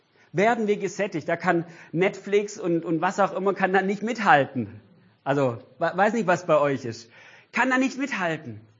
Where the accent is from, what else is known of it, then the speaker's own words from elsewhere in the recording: Weilheim, Baden-Württemberg, Germany; Ich komme aus Weilheim. Bei mir ist die Limburg.